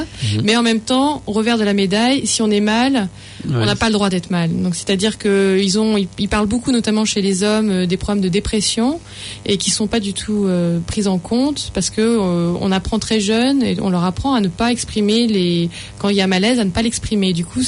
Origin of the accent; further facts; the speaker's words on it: France; now in New Zealand; ils savent qu'on est français